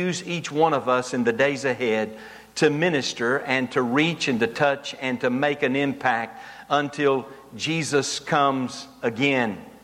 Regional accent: Texas, United States; accent: deep East Texas; Well, it's just good to be back in Texas, and even if this is a deep East Texas accent, you've not made fun of it

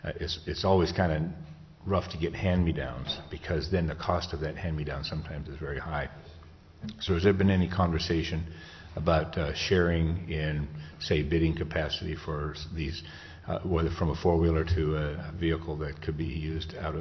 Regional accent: Nenana, Alaska, United States; I know in my hometown, Nenana, they have a vehicle there

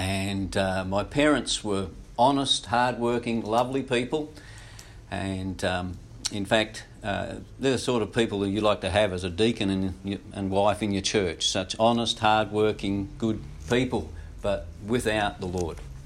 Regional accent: Victoria, Australia; But I grew up in the country here in Victoria.

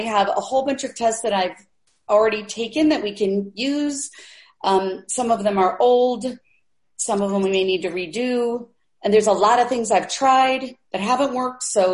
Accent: California, United States; Oh, and I'm from the Bay Area, guys. So I live in Burlingame in the Bay Area, like 45 minutes. A little bit south of the city.

